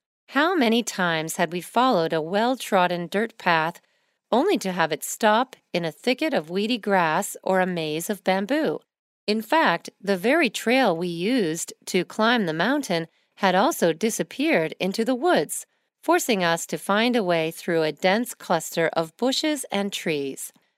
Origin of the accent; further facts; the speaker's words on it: United States; trails in parks across the United States, my home country